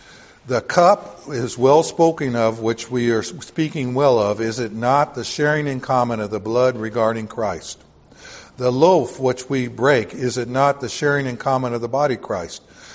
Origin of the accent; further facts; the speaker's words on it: the South, United States; And I remember growing up in the South, you could not play with cards that had a queen and jack and queen, but you could play old maid or goldfish.